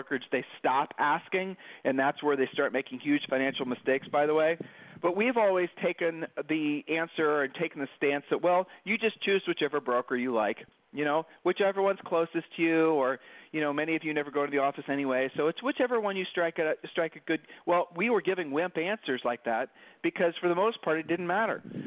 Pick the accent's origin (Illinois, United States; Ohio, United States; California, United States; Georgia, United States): Ohio, United States; Columbus; It's so obvious we're from Columbus, Ohio.